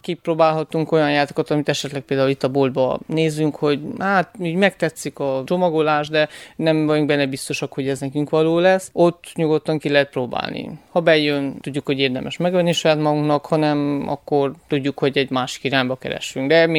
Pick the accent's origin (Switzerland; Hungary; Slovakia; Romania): Romania; Târgu Mureș, Mureș County; now in Cluj-Napoca, Romania; én vásárhelyi származású vagyok, és ott dolgoztam a közelben 11 évet, és hogy a feleségem kolozsvári, miatt felköltöztem egy jó pár éve